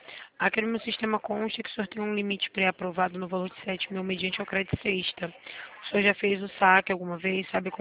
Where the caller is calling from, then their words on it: Rio de Janeiro, Brazil; Eu falo do centro do Rio